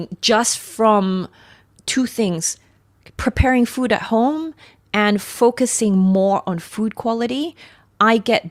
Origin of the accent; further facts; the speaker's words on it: Australia; now in Asia; I come from Australia originally